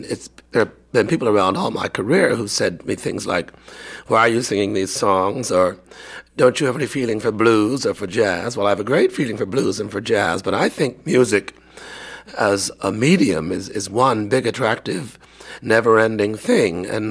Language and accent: English; Danville, Illinois, United States; moved away as an adult; also born or lived in California; I was born in the Midwest, and there wasn't much live theater out in Danville, Illinois.